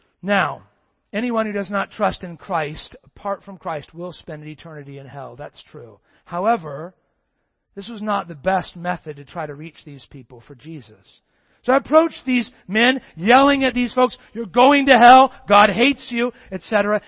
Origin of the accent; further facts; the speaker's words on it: Circleville, Ohio, United States; I remember a couple of years ago, I was in my hometown, Circleville, Ohio, for the Circleville Pumpkin Show.